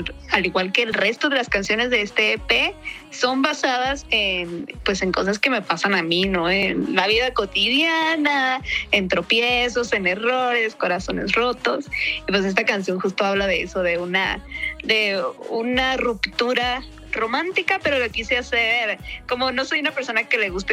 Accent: Culiacán, Sinaloa, Mexico; born there; now in Mexico City, Mexico; yo nací en Culiacán, Sinaloa, pero ya estoy acá en la Ciudad de México. Yo creo que ya voy a cumplir 6 años acá

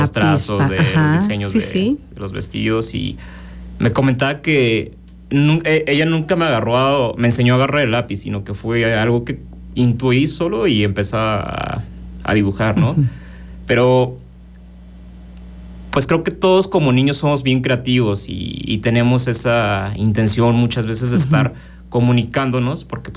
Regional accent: Cuernavaca, Morelos, Mexico; Sí, yo soy originario de aquí, de Cuernavaca. Mi familia también es de aquí, de Cuernavaca, y mis abuelos de aquí, de Morelos, de Cuantextla

